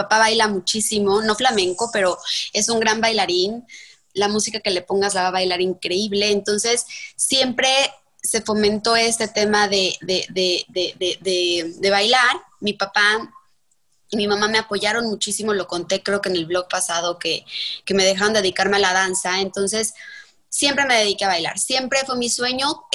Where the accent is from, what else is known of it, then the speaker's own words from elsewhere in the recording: Mexico; also born or lived in Germany / New York; soy bailadora de flamenco, soy mexicana y me he dedicado al flamenco toda mi vida.